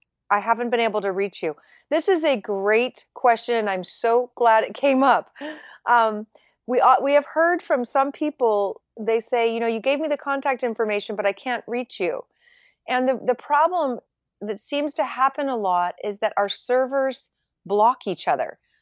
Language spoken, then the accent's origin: English; California, United States; being a Californian